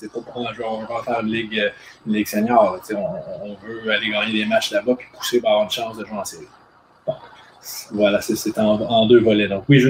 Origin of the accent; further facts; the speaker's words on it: Quebec, Canada; Moi, je suis un Québécois.